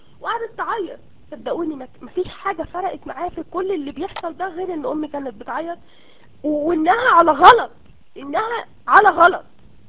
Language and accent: Arabic; Egypt; على فكره يا جماعه انتوا احنا كلنا مصريين